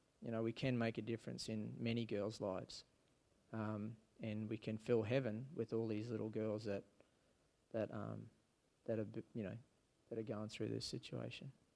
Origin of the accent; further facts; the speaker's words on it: Australia; I'm a plumber from Australia